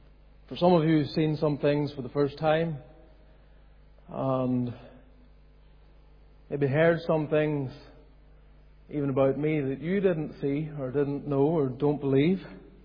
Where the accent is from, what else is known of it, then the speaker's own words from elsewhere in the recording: Ballymoney, Northern Ireland, United Kingdom; also born or lived in Scotland; I was born in Scotland. Our family moved then here to Ballymoney. And really, in essence, Ballymoney is my home. The toon. Cowtown. It's home.